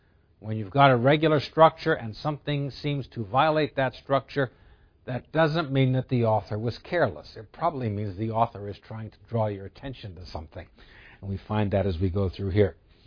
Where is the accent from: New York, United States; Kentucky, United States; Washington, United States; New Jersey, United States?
New Jersey, United States; I grew up in New Jersey, and in New Jersey, if I want to speak to one person, I say you